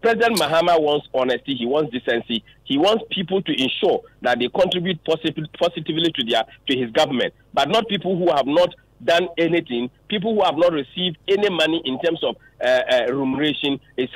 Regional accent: Ghana; We are neither Ivorian. We are Ghanaian.

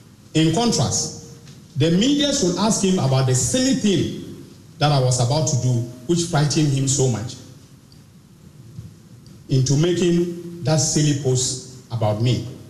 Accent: Zorun, Ghana; But let him be warned that in my hometown of Zorun, we do not fear mud being thrown at us.

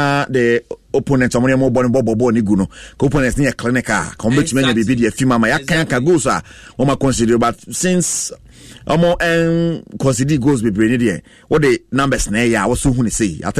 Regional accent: Ajumaku, Ghana; from Ajumaku.

